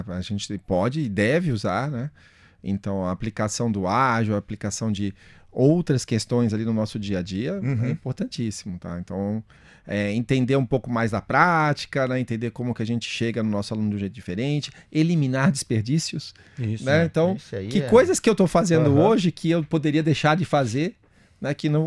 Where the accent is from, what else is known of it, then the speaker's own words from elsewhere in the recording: Santos, São Paulo, Brazil; Eu sou lá de Santos, né?